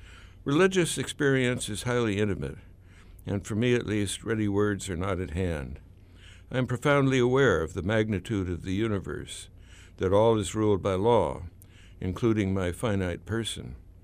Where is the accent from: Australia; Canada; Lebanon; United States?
United States; As an American, I believe in generosity, in liberty, in the rights of man.